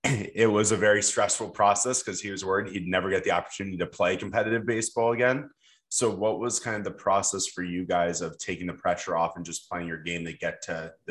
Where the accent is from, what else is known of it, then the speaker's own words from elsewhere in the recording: Florida, United States; Cause I'm from Florida and I've talked to you guys off air about this.